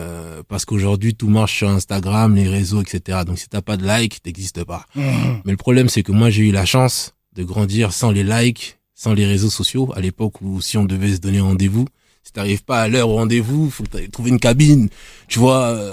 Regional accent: Nemours, Île-de-France, France; Donc, je sais pas s'il y en a beaucoup qui connaissent, mais c'est dans le 77. C'est entre Melun et Montargis.

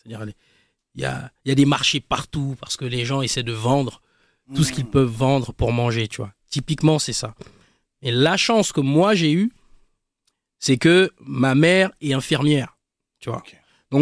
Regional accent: Libreville, Estuaire, Gabon; moi j'ai grandi à Libreville, tu vois, le Gabon, l'Afrique.

